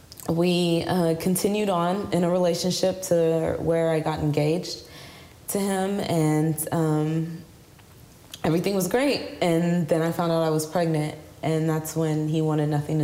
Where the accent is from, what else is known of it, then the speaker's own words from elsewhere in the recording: La Marque, Texas, United States; Well, my story goes, I'm from Lamarck, Texas.